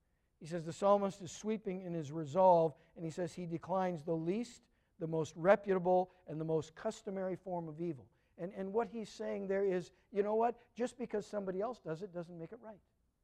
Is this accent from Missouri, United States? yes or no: no; Minnesota, United States; where I grew up in Minnesota, if you went out into any kind of unmaintained field, there would be cockle burrs.